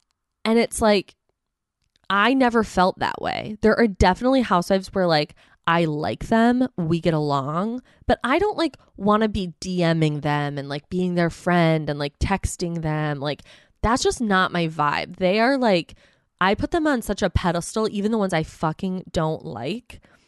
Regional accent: Plymouth, Michigan, United States; now in Royal Oak, United States; So I grew up in Plymouth, which is about 20, 25 minutes outside Detroit. And then I lived downtown Detroit for several years. And then now I'm in Royal Oak, which I love.

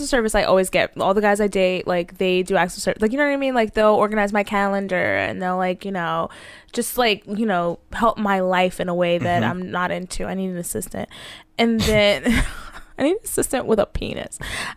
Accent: the South, United States; that was nature because I'm from the South

